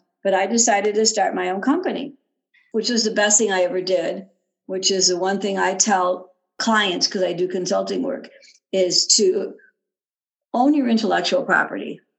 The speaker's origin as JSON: {"language": "English", "town": "Chicago", "region": "Illinois", "country": "United States", "tie": "born or raised there", "also_born_or_lived": "Kansas", "lives_now": "California, United States", "said": "I'm originally from Chicago. So I grew up in the snow and the cold and all the ice and everything."}